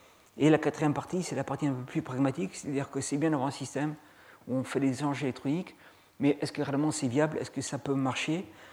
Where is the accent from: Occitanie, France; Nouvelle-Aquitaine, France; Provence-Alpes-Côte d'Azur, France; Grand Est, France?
Nouvelle-Aquitaine, France; Bordeaux; Et comme je viens de Bordeaux